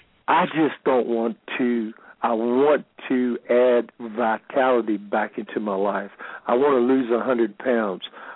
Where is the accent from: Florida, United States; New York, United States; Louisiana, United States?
Florida, United States; Cocoa Beach; I'm originally from Cocoa Beach, Florida, so it doesn't matter. I didn't wear socks half the time anyway.